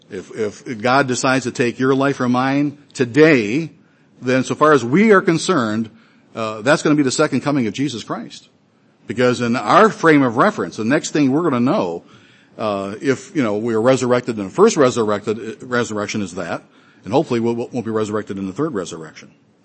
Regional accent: Detroit, Michigan, United States; I'm a Michigan boy. I grew up in the Detroit area.

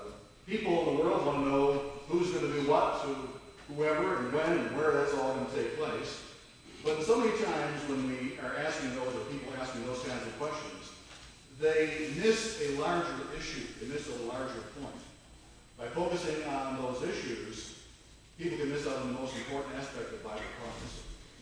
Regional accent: Detroit, Michigan, United States; So I went back home to Detroit, Michigan, my hometown, and served in many different ways as I possibly could.

